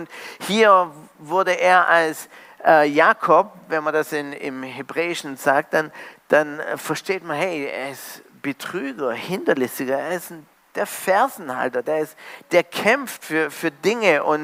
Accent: Canada; Und ich komme ja ursprünglich aus Kanada rüber.

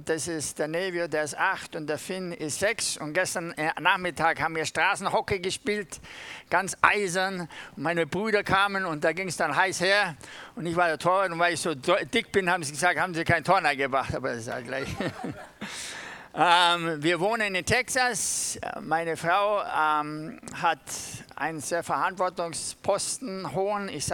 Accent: Germany; ich bin Deutscher, auch wenn manche sagen, dein Deutsch ist ein bisschen kauderwellisch

